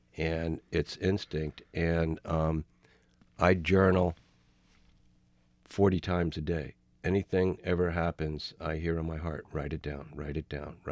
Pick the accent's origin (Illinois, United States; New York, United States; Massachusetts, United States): New York, United States; Rye; Steve and I grew up in Rye, New York, outside Manhattan.